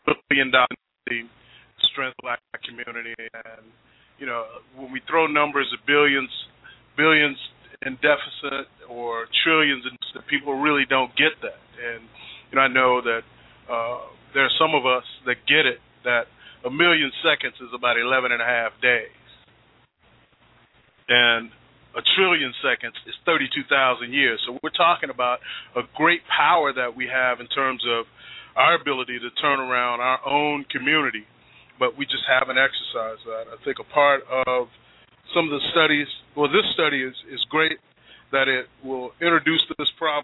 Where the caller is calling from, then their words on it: Edmonton, Alberta, Canada; and I'm calling from Edmonton, Alberta.